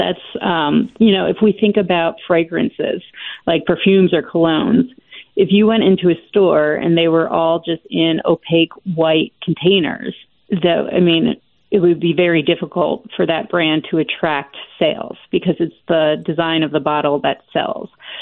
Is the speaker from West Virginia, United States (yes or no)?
no; Pennsylvania, United States; I do like tailgating, but I grew up in Pennsylvania, so I'm very familiar with Penn